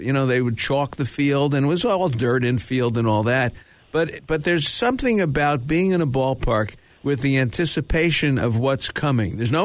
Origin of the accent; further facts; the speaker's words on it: Miami Beach, Florida, United States; Growing up in Miami Beach, you know, I used to go to the park.